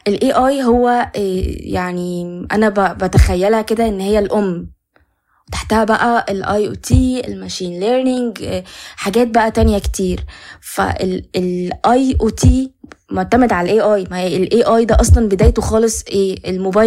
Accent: Egypt; احنا عندنا في مصر شباب مؤهلين بشكل كبير جدا للمجال

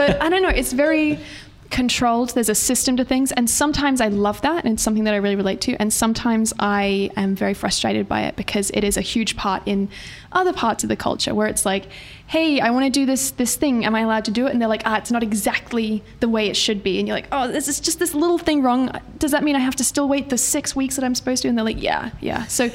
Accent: Australia; born there; my sister, was born in England, and then I was born in Australia.

